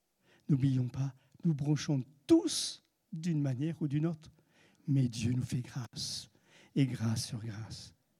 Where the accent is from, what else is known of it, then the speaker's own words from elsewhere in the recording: France; moi, les Français, je suis Français